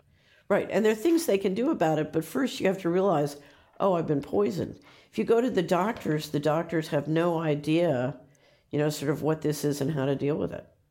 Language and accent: English; United States; because I'm American and I'm by nature a very patriotic person.